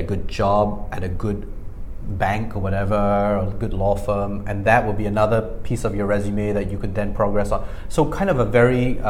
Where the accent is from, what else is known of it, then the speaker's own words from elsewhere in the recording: Singapore; also born or lived in United Kingdom; I'm from Singapore.